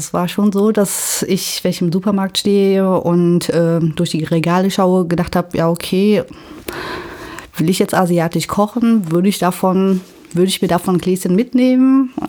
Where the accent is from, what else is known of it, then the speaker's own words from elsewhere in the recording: Germany; also born or lived in Beijing; Ich bin in der Eifel groß geworden. War zwischenzeitlich 5 Jahre im Ausland tätig und genau, bin 2011 aus Peking zurückgekommen.